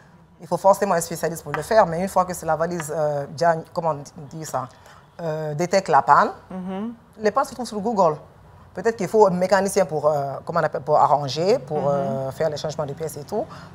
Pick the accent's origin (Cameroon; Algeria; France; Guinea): Guinea; je suis guinéenne.